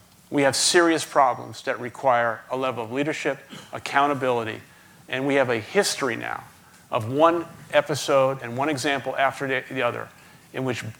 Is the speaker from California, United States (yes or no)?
no; Brooklyn, New York, United States; we did not have a public library where I grew up in the Canarsie section of Brooklyn. We had a bookmobile.